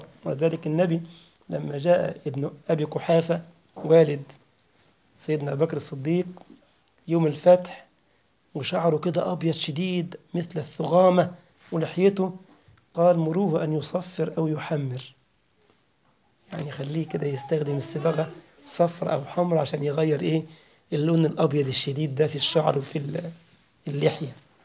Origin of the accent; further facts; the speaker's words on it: Egypt; بنسميها عندنا في مصر خوذة على الرأس كده من حديد